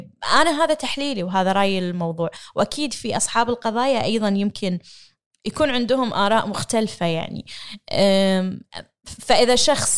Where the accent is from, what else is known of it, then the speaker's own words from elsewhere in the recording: Kuwait; أنا شخص كامرأة كويتية أحمل جنسية الكويتية